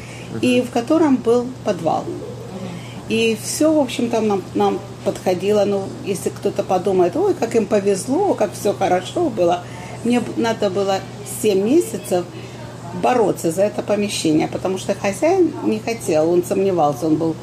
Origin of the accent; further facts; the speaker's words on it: Kharkiv, Kharkiv Oblast, Ukraine; moved away; мы вообще из Харькова.